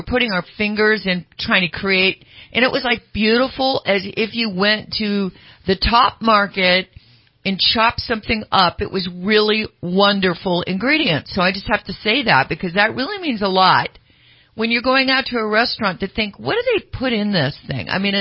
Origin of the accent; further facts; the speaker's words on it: Pleasant Valley, California, United States; I grew up in Pleasant Valley area, which is outside of Pollock Pines, Diamond Springs, and a lot of, you know, manzanita, oak, river, creek beds